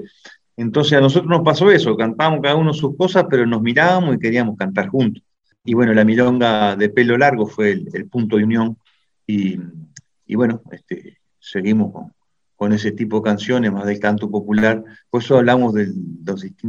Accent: 25 de Agosto, Florida, Uruguay; born there; un pueblito, 25 de agosto, que es donde yo nací.

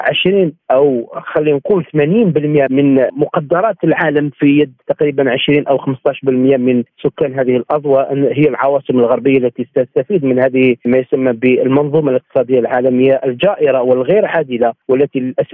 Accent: Algeria; وهذا خلينا نحن كجزائريين نستفاد من هذه التحولات الدولية التي تحدث

